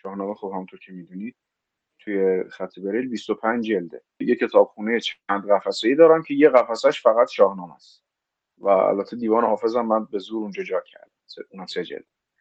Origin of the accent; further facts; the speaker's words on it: Tehran, Tehran Province, Iran; now in Parand, Iran; متولد بزرگ شده تهرانم و الان ساکن پرندم، البته الان ساکن خوابگاهم در واقع